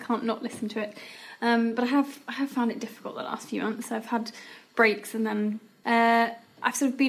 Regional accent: Chester, North West England, United Kingdom; now in Glasgow, United Kingdom; I used to be from Chester. I was whispering … I think, Lucy called me. But I'm now from Glasgow. I've recently moved to Glasgow.

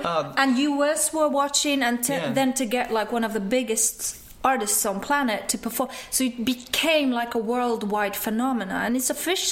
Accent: Iraq; moved away; also born or lived in Finland; Minority of a minority of a minority. Minority in Iraq, minority in Finland, coming

